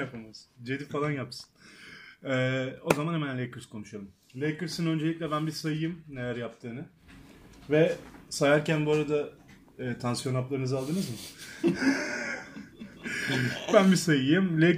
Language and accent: Turkish; Söke, Aydın, Turkey; Söke'den sıkı bir takipçimiz var. Memleketimden benim.